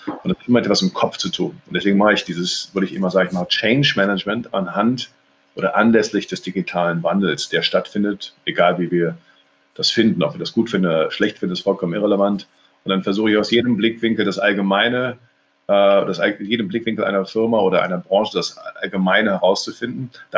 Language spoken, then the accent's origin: German; Cologne, North Rhine-Westphalia, Germany; als Kölner vergleiche ich das gerne mit diesem Karnevalsproblem.